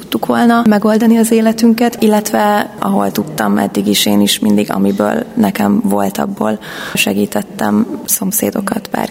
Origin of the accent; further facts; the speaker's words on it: Bács-Kiskun, Hungary; also born or lived in Budapest; Én egy tanyán nőttem fel, vagy hát a gyerekkorom meghatározó részét egy tanyán töltöttem Bács-Kiskun megyében, úgyhogy én elég otthonosan mozgok ezeken a településeken. Másrésztről pedig Budapestről származom, és a nagyszüleim itt éltek